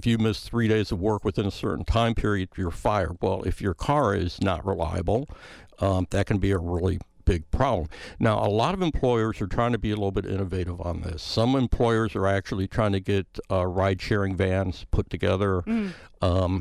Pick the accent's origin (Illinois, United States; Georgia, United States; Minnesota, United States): Illinois, United States; I grew up in the Chicagoland area, and my dad commuted 30 miles to work every day.